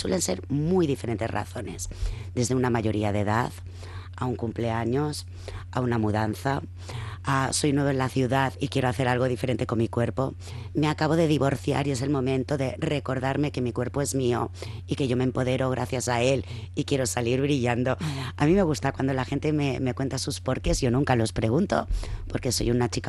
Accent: Catalonia, Spain; yo que soy catalana

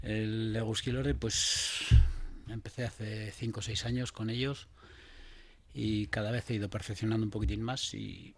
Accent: Santurce, Basque Country, Spain; Yo soy de Santurce

